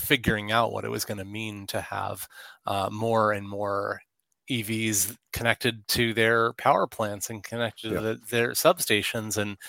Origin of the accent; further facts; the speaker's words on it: New Jersey, United States; born there; also born or lived in Houston / Pacific Northwest; I was born in New Jersey.